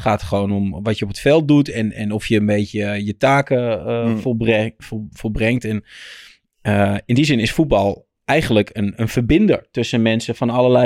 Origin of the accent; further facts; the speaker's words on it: Rotterdam, South Holland, Netherlands; ik kom uit Rotterdam-Zuid.